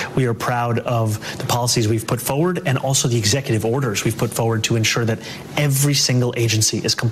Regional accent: New York City, New York, United States; I have an advantage in that we are both from New York City.

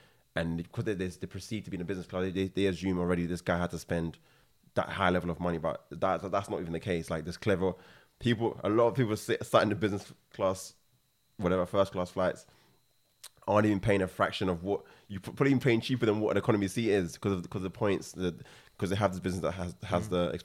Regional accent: Ghana; I grew up in Africa, in Ghana, and I've seen like true poverty

